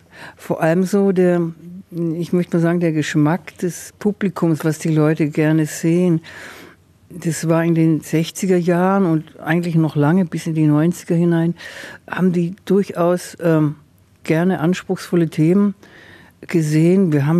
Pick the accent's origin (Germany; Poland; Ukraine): Germany; Baden-Württemberg; accent: Swabian; weil ich hatte einen total schlimmen Dialekt. Ich habe da voll Schwäbisch geschwätzt, gell?